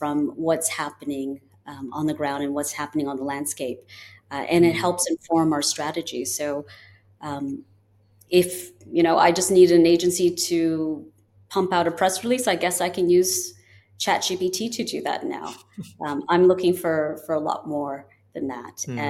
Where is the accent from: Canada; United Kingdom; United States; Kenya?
Canada; now in United Arab Emirates; I'm from Canada, he's from Germany